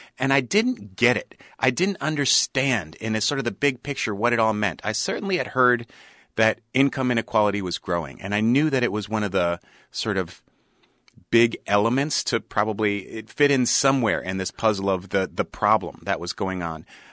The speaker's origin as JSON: {"language": "English", "region": "New York", "country": "United States", "tie": "born or raised there", "said": "I made a drama called The Best Thief in the World about growing up in Washington Heights when I was a kid in New York."}